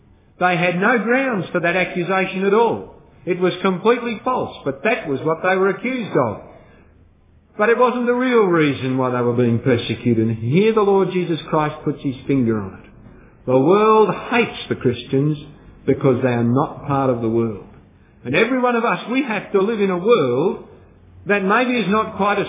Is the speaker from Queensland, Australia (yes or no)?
no; Melbourne, Victoria, Australia; I grew up in Melbourne